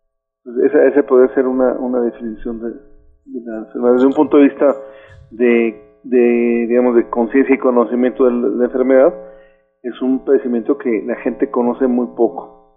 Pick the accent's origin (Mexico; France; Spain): Mexico; como mexicanos estamos en más riesgo de desarrollar glaucoma